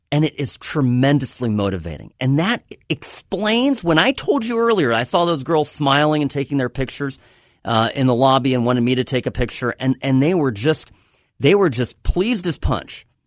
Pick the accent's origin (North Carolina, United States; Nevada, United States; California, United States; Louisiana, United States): California, United States; Irvine; Here at home in California, where I grew up in Irvine, my mom buys a new car